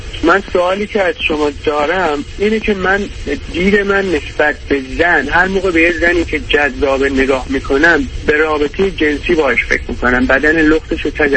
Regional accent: Iran; من تو ایران بزرگ شدم

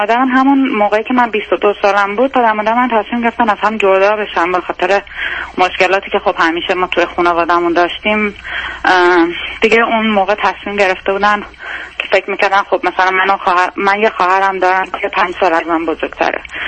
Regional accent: Iran; moved away as an adult; now in United States; من 29 سالمه، حدود 22 سالم که بود از ایران مهاجرت کردم آمریکا همراه مادرم و اونجا زندگی میکردیم

